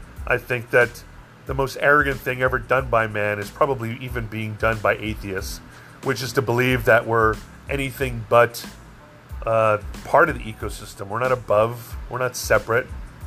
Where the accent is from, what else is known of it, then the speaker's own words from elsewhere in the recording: Hawaii, United States; I saw it growing up in Hawaii.